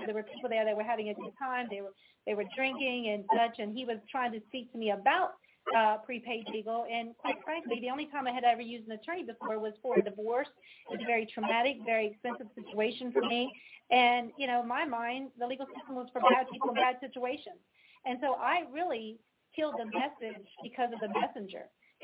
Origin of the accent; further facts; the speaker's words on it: Maryland, United States; now in El Paso, United States; I'm originally from Maryland, joined the Army right out of high school to see the world, and landed in El Paso, Texas, where Eddie and I have made our home for years now.